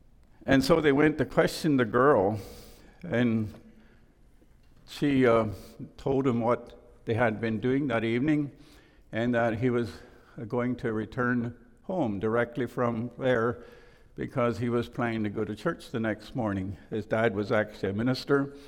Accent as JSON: {"language": "English", "region": "Pennsylvania", "country": "United States", "tie": "born or raised there", "said": "I grew up in Lancaster County, between Leola and New Holland, what is referred to as the Groffdale area."}